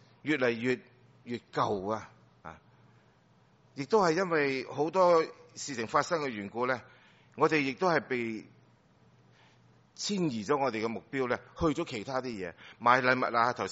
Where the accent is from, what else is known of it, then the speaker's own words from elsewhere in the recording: China; 但我哋中国人都唔好理佢乜滞嘅。